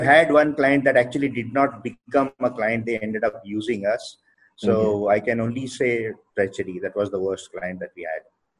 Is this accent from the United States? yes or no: no; Odisha, India; first language Odia; English is a second language; So I know only three languages, Hindi, English and Odia. Odia is my mother tongue.